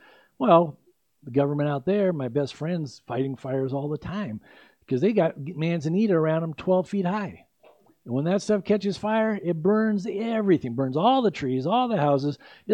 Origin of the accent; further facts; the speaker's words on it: San Diego, California, United States; I've experienced fires like that growing up in San Diego.